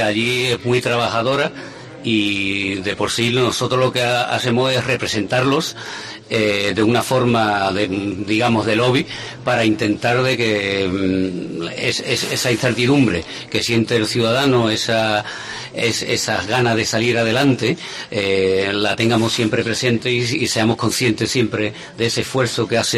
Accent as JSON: {"language": "Spanish", "country": "Gibraltar", "said": "Bueno, yo soy de Gibraltar"}